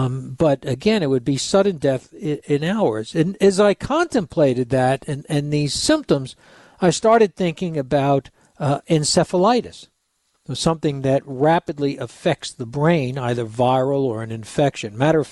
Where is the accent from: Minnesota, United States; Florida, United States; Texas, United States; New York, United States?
New York, United States; Bronx; Again, it was Yankee Stadium because I grew up in the Bronx